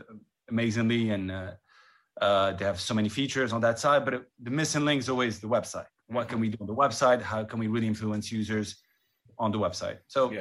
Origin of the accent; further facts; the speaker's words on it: Montreal, Quebec, Canada; now in London, United Kingdom; I grew up in Montreal, moved to London 2008-09